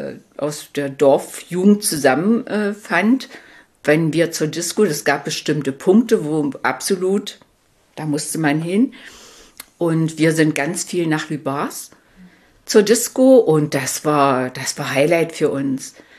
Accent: Saxony-Anhalt, Germany; Wir stammen beide aus dem Dorf, nur dass ein Wald dazwischen war.

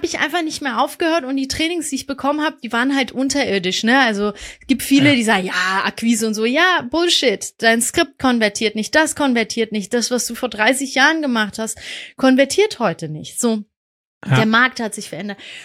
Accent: Iran; ich bin Iranerin, wir sind alle so laut und crazy.

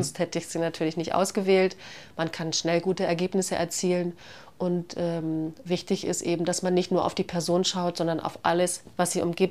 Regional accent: Germany; ich bin ja nun schon fast 50, das heißt, ich bin in der DDR noch geboren, in dem Land, das es nicht mehr gibt. Bin dort mit meiner Familie relativ behütet in einer Kleinstadt aufgewachsen.

